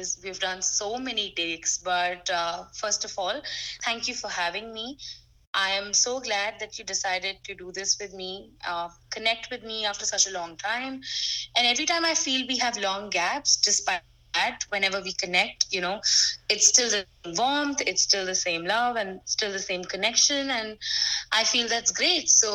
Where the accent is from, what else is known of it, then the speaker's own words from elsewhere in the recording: Varanasi, Uttar Pradesh, India; it's in this beautiful place called Varanasi, which I proudly call my hometown